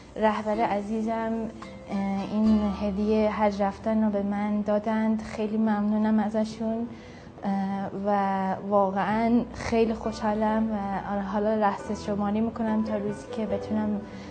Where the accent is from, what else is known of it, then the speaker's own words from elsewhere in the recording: Iran; born there; اینکه ایران به دنیا اومدم، پدر مادرم ایرانی بودند، زبانم ایرانی، شکلم شکل ایرانی است، کشورم ایرانه، وطنم ایرانه.